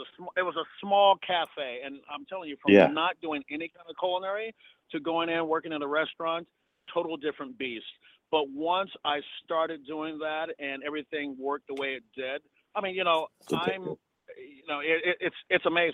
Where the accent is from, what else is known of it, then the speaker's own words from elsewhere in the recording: Indianapolis, Indiana, United States; I never thought that, you know, growing up in Indianapolis, that I would have the life that I have.